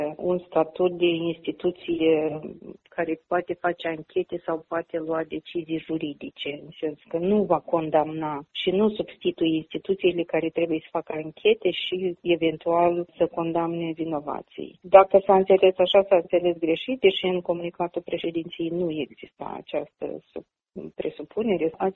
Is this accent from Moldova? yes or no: yes; Moldova; m-am născut și am crescut în Republica Moldova